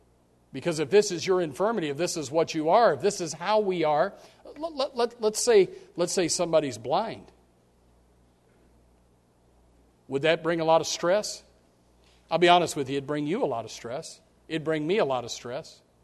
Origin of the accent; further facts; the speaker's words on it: United States; I can see, I can hear, I can walk, I can come to church, I'm an American.